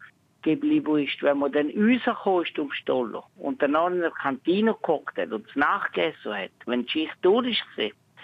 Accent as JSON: {"language": "German", "country": "Switzerland", "said": "wir als Schweizer"}